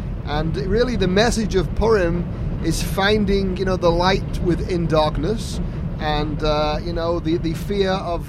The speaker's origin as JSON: {"language": "English", "region": "England", "country": "United Kingdom", "tie": "born or raised there", "said": "I know growing up in England"}